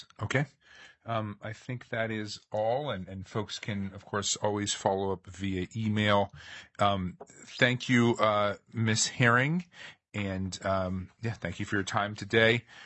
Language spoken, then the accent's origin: English; Cordova, Alaska, United States; Well, you know, I grew up in Cordova.